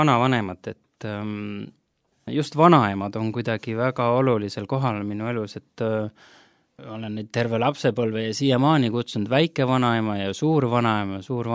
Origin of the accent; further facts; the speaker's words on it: Tallinn, Harju County, Estonia; also born or lived in Haapsalu; olen ikkagi Tallinnast, kuigi esimesed 6 eluaastat elasin Haapsalus ja siis tulime Tallinnasse kooli. Ja sellest ajast peale olen ma nii-öelda ikkagi tunnen, et olen tallinlane, et esimesed 9 aastat siis alates koolist elasin Lasnamäel